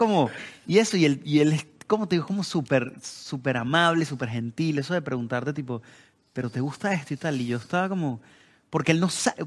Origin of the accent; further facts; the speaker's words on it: Venezuela; moved away as an adult; also born or lived in Mexico; yo salí de Venezuela, estaba haciendo vida en México y así.